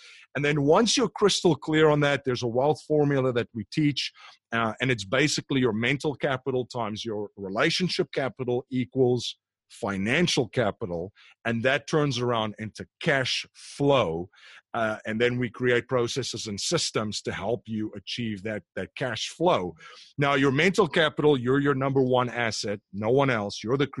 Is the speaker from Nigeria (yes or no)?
no; South Africa; I'm from South Africa. I have family and friends there.